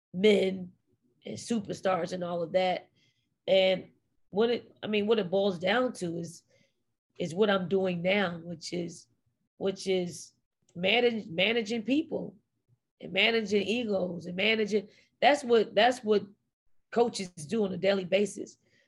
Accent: Philadelphia, Pennsylvania, United States; That's what we do when we're from Philly. You know, we take the good, the bad, the ugly of Philly, and that's who we are.

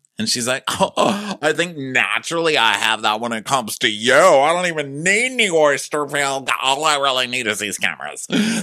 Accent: Texas, United States; and I'm a Texan.

